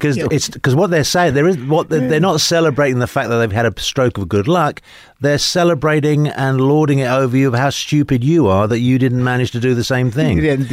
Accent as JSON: {"language": "English", "region": "London", "country": "United Kingdom", "tie": "born or raised there", "moved": "as an adult", "lives_now": "United States"}